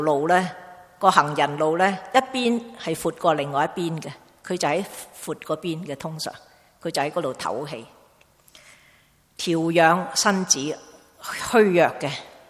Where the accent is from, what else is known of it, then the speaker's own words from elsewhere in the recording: China; 不像我们中国人这样大食